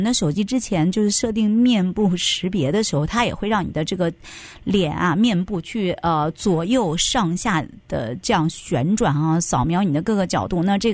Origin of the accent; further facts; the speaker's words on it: California, United States; 这个加州不仅是美国最大的州之一，也是我们的家乡